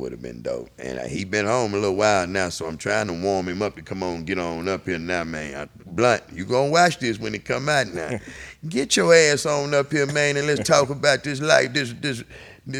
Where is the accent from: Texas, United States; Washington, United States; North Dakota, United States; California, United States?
Texas, United States; Houston; We go to Screw House, and now I'm from Third Ward, and you know, it was real segregated back then.